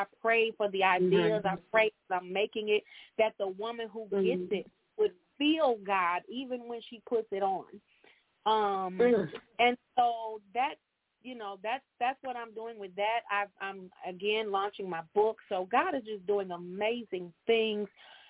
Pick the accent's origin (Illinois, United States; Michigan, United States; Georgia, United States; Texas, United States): Michigan, United States; during my book launch this Saturday here in my hometown in Michigan